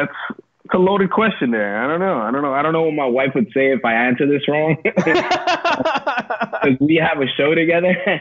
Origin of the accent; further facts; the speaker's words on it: West New York, New Jersey, United States; So I grew up in West New York, New Jersey.